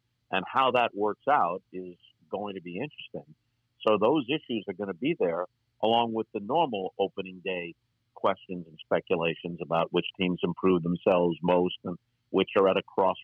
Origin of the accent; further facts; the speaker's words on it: New York, United States; I read in a Nick yearbook as a kid growing up on Long Island